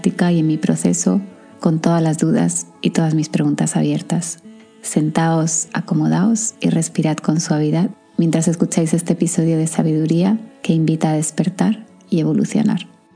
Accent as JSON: {"language": "Spanish", "town": "Madrid", "region": "Community of Madrid", "country": "Spain", "said": "porque yo soy de Madrid"}